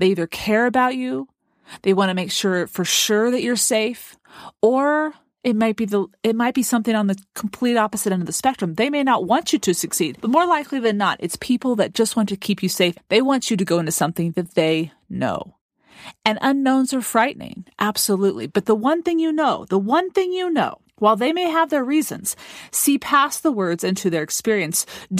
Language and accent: English; Oregon, United States; And since I'm from Oregon, I'd like to talk about an Oregon wine.